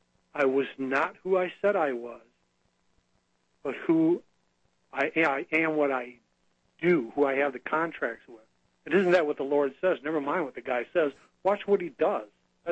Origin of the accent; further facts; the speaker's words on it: St. Clair Shores, Michigan, United States; And by the way, I'm from St. Clair Shores, Michigan.